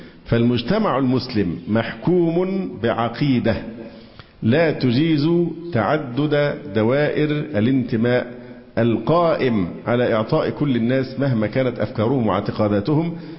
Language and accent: Arabic; Egypt; انت عارف ده لو عندنا في مصر ليبرالي ويطلع يقول كده انت عارف مين اللي هيمزقه إربا؟